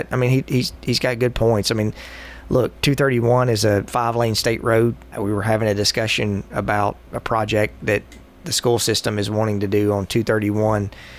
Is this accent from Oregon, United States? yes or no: no; Monteagle, Tennessee, United States; So I'm from Monteagle, and I'm back at Monteagle quite a bit